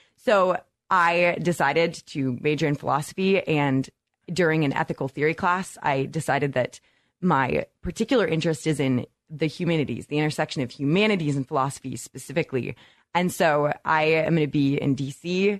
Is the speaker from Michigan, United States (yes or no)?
yes; Hillsdale, Michigan, United States; also born or lived in Iowa; I was born in Iowa, and I was actually grew up in Hillsdale for the first, I think it's been 16 years now, because my father teaches philosophy at the college.